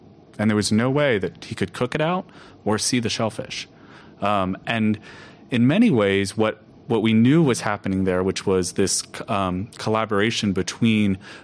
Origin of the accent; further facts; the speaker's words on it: the South, United States; I'm from the South originally, and it felt like I was meeting a Southerner, because he immediately invited us over for dinner.